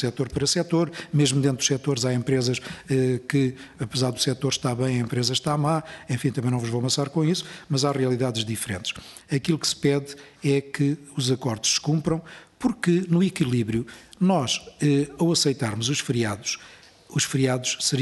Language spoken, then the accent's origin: Portuguese; Portugal; nós temos consciência, somos portugueses